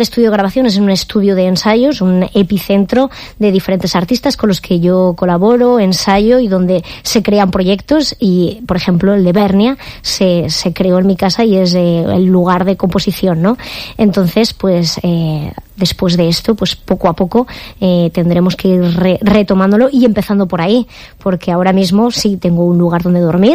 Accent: Valencian Community, Spain; casi todas las integrantes de nuestro grupo somos del Horta Sud, de poblaciones como Alacuas, Catarroja, Benetúser y Picaña.

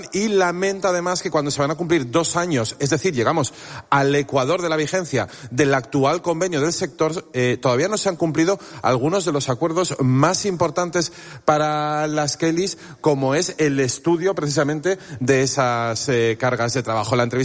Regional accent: l'Alfàs del Pi, Valencian Community, Spain; Bienvenido, ¿verdad? Por cierto, a mi pueblo.

